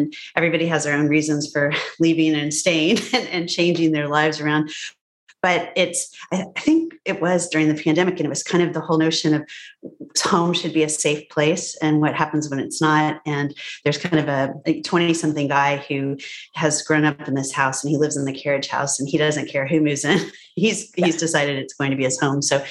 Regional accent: Illinois, United States; born there; But I grew up all over the place. My dad was a professor. And so I was born in married student housing at Northwestern, where he got his PhD

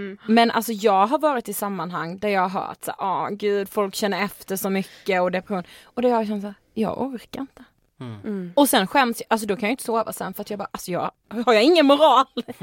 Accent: Blekinge, Sweden; Jag kommer från Beleking.

